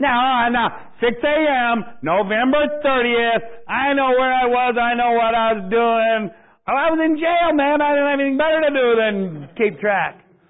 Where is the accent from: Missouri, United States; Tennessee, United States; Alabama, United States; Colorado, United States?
Tennessee, United States; Lawrenceburg; born there; Now, I was born on February 10th, 1953, they called it a hospital. It was just about five rooms in Lawrenceburg, Tennessee.